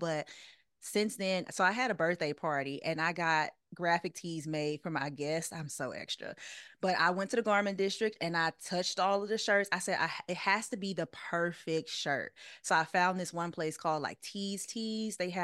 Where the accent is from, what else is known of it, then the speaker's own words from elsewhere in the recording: Louisiana, United States; I like to use Louisiana hot sauce or Crystal hot sauce because I'm from Louisiana.